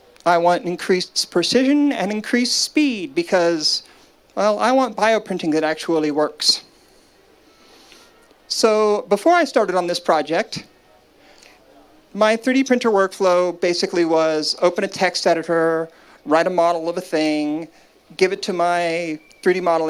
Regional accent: Washington, District of Columbia, United States; also born or lived in Arkansas; now in Berlin, Delaware, United States; So I'm from Washington, D.C., and from Northwest Arkansas. So I'm from the United States, both very nice parts of it and very not nice parts of it.

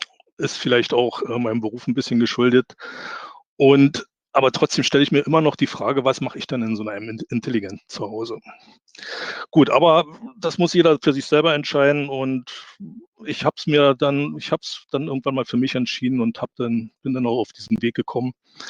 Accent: Brandenburg an der Havel, Brandenburg, Germany; ich komme aus Brandenburg, Brandenburg an der Havel.

